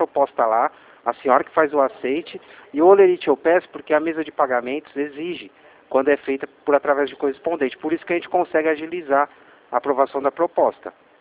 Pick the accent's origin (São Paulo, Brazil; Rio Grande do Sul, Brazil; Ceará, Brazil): São Paulo, Brazil; A gente é aqui de Atibaia, eu sou de São Paulo, né?